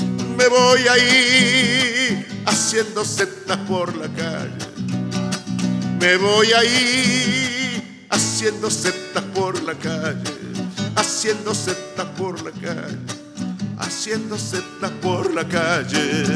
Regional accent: Purmamarca, Jujuy, Argentina; Se presentó ahí en San Salvador de Jujuy y en mi pueblo, en Purmamarca.

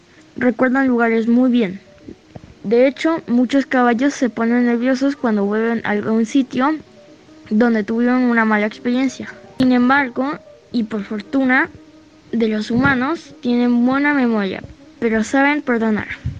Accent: Oaxaca, Mexico; tengo 11 años y soy de Oaxaca.

